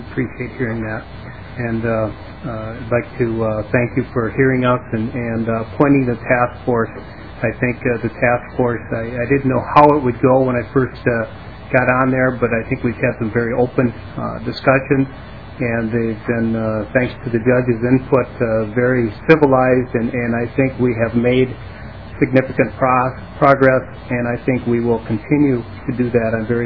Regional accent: Dover, Minnesota, United States; I'm from Dover, Minnesota, Elmira Township

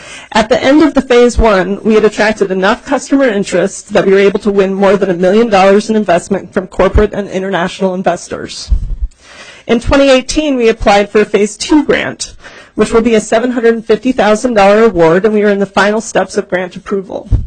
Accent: New Hampshire, United States; also born or lived in Texas; now in Minnesota, United States; I grew up in New Hampshire, and I've lived all over the country.

